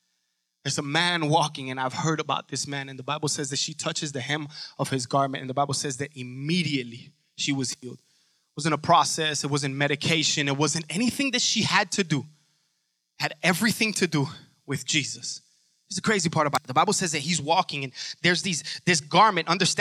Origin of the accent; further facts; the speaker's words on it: Cuba; now in United States; I come from Cuba and I was fabricated there. And then I was brought in, you know, brought to something here in the United States of America. But for the most part, I was made in Cuba.